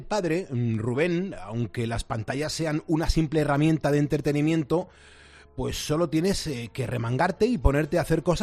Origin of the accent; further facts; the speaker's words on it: Spain; los españoles somos los europeos que más utilizamos los móviles.